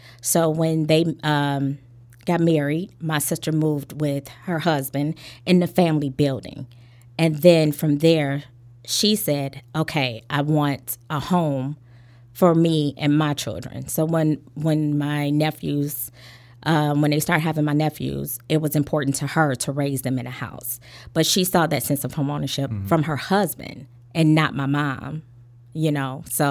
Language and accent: English; Inglewood, California, United States; Growing up in Inglewood, I would say it was different than what we see portrayed in the media. I grew up in Inglewood where it was very pretty.